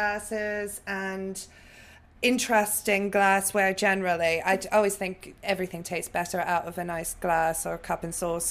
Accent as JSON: {"language": "English", "region": "New York", "country": "United States", "tie": "born there", "also_born_or_lived": "Northumberland", "said": "My father's Sicilian-American, and I was born in New York."}